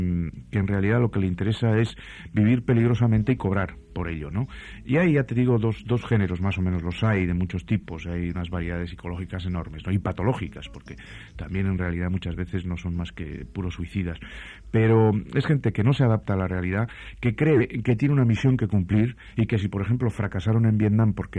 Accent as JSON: {"language": "Spanish", "town": "Guernica", "region": "Basque Country", "country": "Spain", "tie": "born or raised there", "said": "Luego en mi pueblo, en Guernica, publiqué la primera entrevista."}